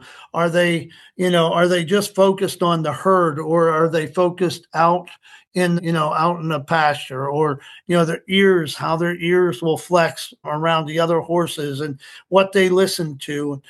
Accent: Colorado, United States; now in Pennsylvania, United States; I moved out here from Colorado about 8 years ago. In Colorado, my family owned a cattle ranch. I've been around horses and cows mainly all my life.

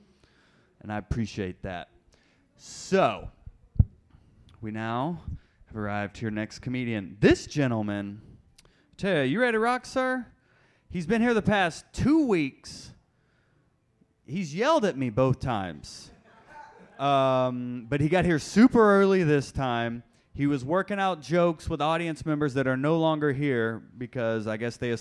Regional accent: Ireland; I'm Irish.

